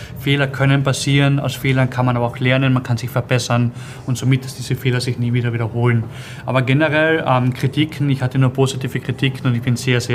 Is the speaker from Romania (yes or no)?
no; Carinthia, Austria; bei mir zu Hause, wo ich herkomme, von Kärnten, vom Land.